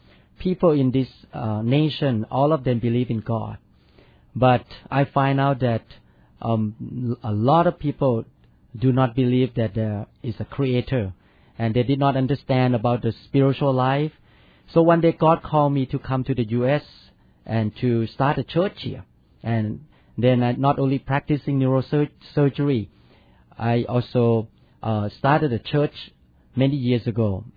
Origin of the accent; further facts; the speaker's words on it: Bangkok, Thailand; English is a second language; I was born in Bangkok, Thailand, and I grew up as a non-Christian.